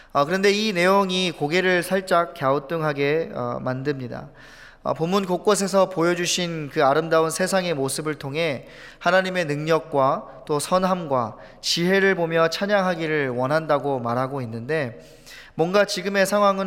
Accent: New York, United States; 저는 초등학교 때 미국으로 부모님과 이민을 와서 쭉 뉴욕에서 자라면서 초중고를 졸업하고 또 대학교도 직장도 신학교도 모두 동부에서 다니며 살아왔습니다.

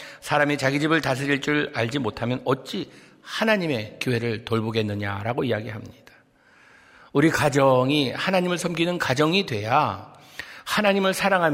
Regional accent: Monterey, California, United States; moved away; 제가 고등학교 때 몬트레이에서 자랐는데

